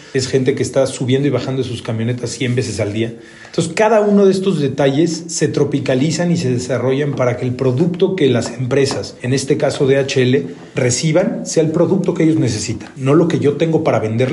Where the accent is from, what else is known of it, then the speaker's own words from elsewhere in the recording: Mexico; desde siempre somos mexicanos, nacimos en México y todo lo que hacemos es para México